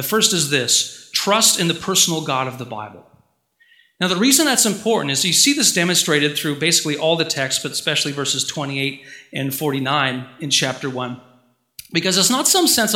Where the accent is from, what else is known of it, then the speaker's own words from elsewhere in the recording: Bracebridge, Ontario, Canada; I grew up in Bracebridge, which is an hour north of here, Macaulay Public School.